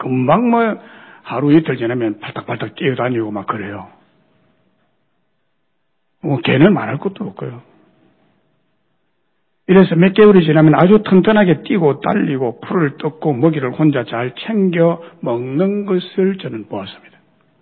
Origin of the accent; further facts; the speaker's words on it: Goseong, South Gyeongsang, South Korea; 저는 중학교 졸업 때까지 저의 고향 경남 고성에서 자라고 생활하고 또 집안의 일을 도우면서 살았습니다.